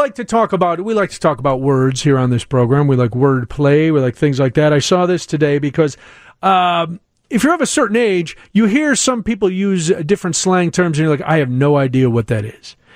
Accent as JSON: {"language": "English", "town": "Chicago", "region": "Illinois", "country": "United States", "said": "And it says, you know, I'm a Chicagoan."}